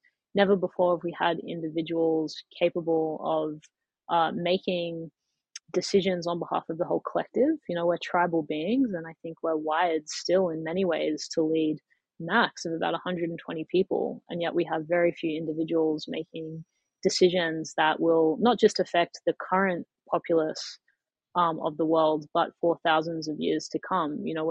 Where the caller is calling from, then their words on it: San Francisco, California, United States; San Francisco.